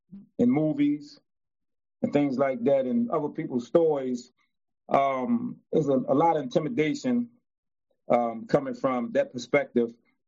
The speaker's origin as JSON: {"language": "English", "town": "Baltimore", "region": "Maryland", "country": "United States", "tie": "born or raised there", "said": "I'm from Baltimore, East Baltimore. I grew up in a home with my mother, single parent, and two sisters."}